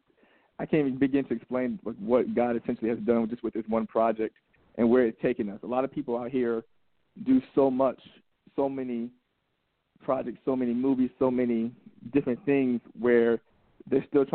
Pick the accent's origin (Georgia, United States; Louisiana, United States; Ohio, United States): Georgia, United States; Atlanta; I am from Atlanta, Georgia, born and raised, Northside Hospital, 1990.